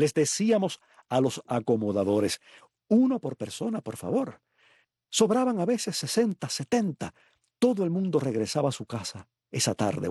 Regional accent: Palma Soriano, Santiago de Cuba, Cuba; Este es el papel que yo vi varias veces de niño en Palma Soriano.

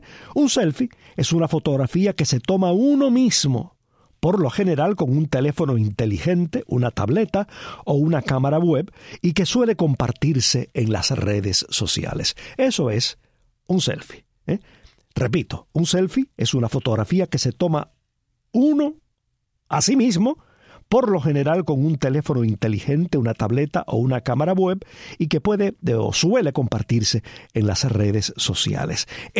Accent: Cuba; conociendo el estado en que se encuentra Cuba y en el que se encuentra mi pueblo, pues me siento en el deber de solidarizarme con mis coterráneos

